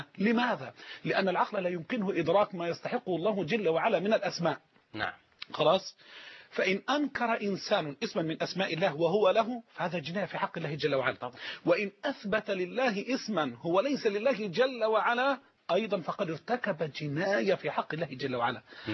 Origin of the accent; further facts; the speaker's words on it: Egypt; إحنا كمصريين عندي 100 جنيه أنا أجعلها للصدقة